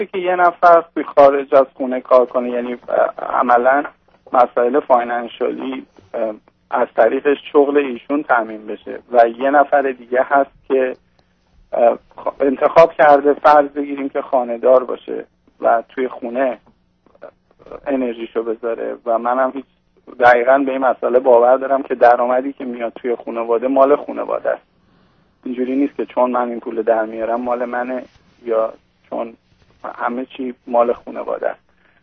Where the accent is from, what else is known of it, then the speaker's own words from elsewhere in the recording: Iran; moved away as an adult; از ایرانم موف کردم اینجا